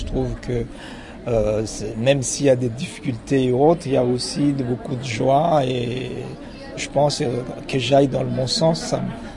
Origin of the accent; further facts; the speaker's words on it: Madagascar; also born or lived in France; now in Réunion, France; J'ai quitté Madagascar à peu près en 1975 et par la suite j'ai fait mes études en métropole. Je suis venu à La Réunion à peu près maintenant il y a à peu près 22 ans, donc en 91.